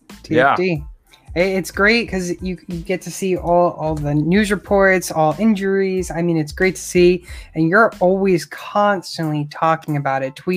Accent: New England, United States; Yeah. I'm from New England. I'm from New England too, so I mean, it's diehard New England fan.

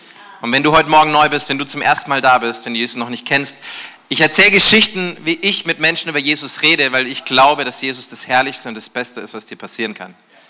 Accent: Neumarkt, Bavaria, Germany; Ich komme aus Neumarkt, wie gesagt, das ist einfach, wenn du die Autobahn weiterfährst und irgendwann die Sprache nicht mehr verstehst, dann bist du da. Wir sprechen eine andere Sprache hinter den 7 Bergen

